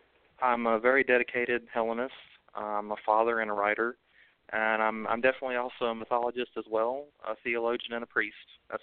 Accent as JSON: {"language": "English", "town": "Thomasville", "region": "North Carolina", "country": "United States", "said": "No, it was originally started in High Point, North Carolina, but I'm from Thomasville."}